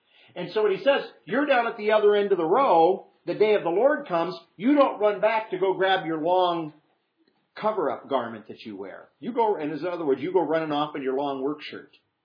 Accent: Iowa, United States; I remember it was, I don't know how many years ago, growing up in Iowa

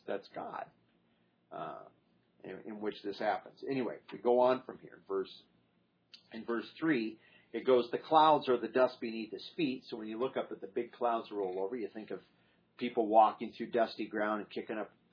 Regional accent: Iowa, United States; I grew up in a county that was, I think, our we were about 1,500 feet above sea level back where I grew up in Iowa, most of that, between 12 and 1,500.

